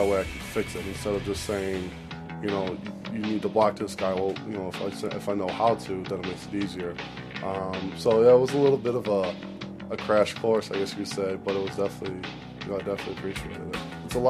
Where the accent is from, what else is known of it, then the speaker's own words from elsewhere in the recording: Chicago Heights, Illinois, United States; I grew up in Chicago Heights, Illinois. It's about 30 minutes south of the city.